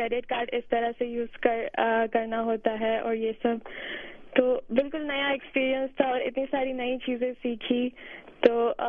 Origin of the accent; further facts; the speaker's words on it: Pakistan; میں پاکستان سے آئی ہوں